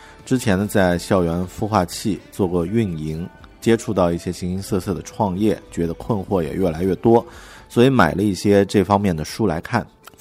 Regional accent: Yunnan, China; 我也是云南人，比你更惨

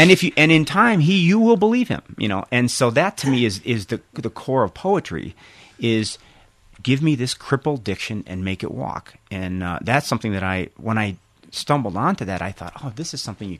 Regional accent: Chicago, Illinois, United States; Well, the thing that I noticed growing up in Chicago, people in our neighborhood weren't, I would say they weren't traditionally eloquent, but they were very passionate.

